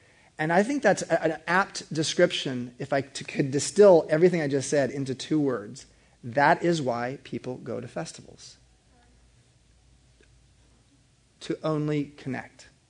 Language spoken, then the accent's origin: English; United States; being an American and experiencing Islam in a whole different way